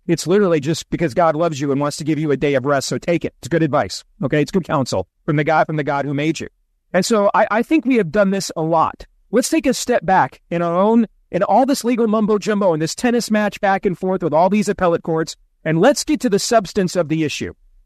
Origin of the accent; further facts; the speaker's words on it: Iowa, United States; We did one in my home state of Iowa.